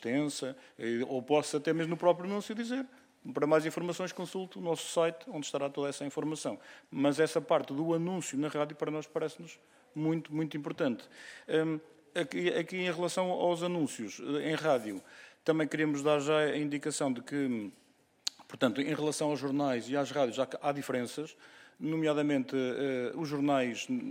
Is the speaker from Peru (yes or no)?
no; Vila Real, Portugal; eu que venho do interior, venho de Vila Real